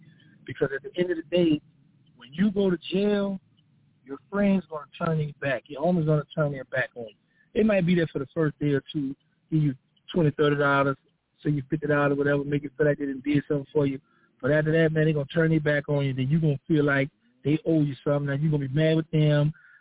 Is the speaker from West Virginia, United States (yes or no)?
no; New Orleans, Louisiana, United States; First of all, I was born and raised in New Orleans, Charity Hospital. I grew up in Gertown, 17th Ward. Then we migrated from there on to that third ward. That's where I made my bones.